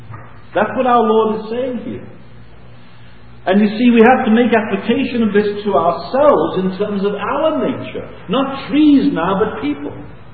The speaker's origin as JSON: {"language": "English", "region": "England", "country": "United Kingdom", "moved": "yes", "lives_now": "Canada", "said": "It's many years ago when we came from England to Canada."}